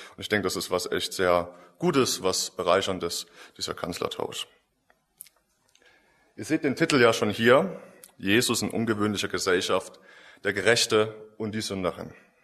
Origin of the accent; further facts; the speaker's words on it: Chemnitz, Saxony, Germany; born there; also born or lived in Würzburg, Germany; wohne auch hier in Chemnitz, bin hier geboren. 2009 sind wir umgezogen, meine Eltern und ich, nach Würzburg. Und ich bin aufgrund des Studiums dann wieder hergezogen.